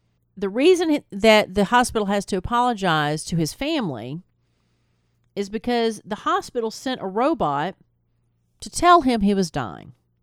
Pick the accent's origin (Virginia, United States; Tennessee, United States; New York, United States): Tennessee, United States; I certainly did, but I grew up in Tennessee, and there's no coast. There's no coast. I mean, there's lakes.